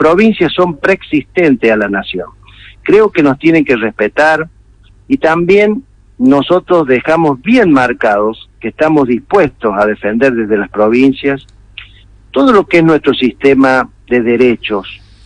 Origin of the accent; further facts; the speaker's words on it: Villa Mercedes, San Luis, Argentina; yo soy de San Luis, pero soy de Villa Mercedes. Villa Mercedes es una ciudad de 120.000 habitantes.